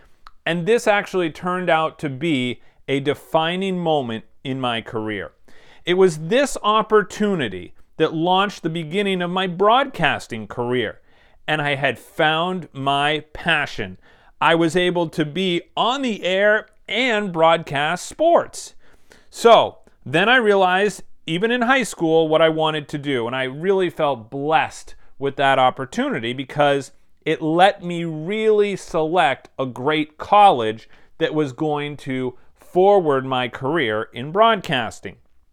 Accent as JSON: {"language": "English", "region": "Massachusetts", "country": "United States", "tie": "born or raised there", "said": "I grew up in Massachusetts where I played a lot of sports, from baseball to golf."}